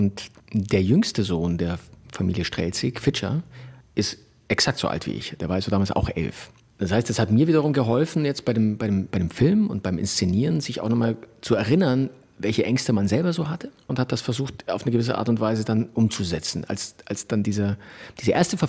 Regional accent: Bavaria, Germany; als gebürtiger Bayer nur ein sehr überschaubares, nicht nur Verhältnis, sondern auch Wissen über die DDR.

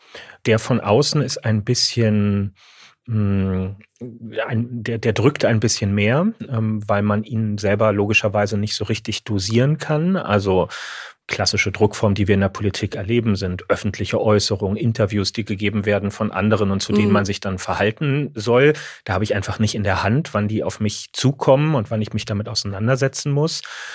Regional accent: Berlin, Germany; Ich bin Berliner.

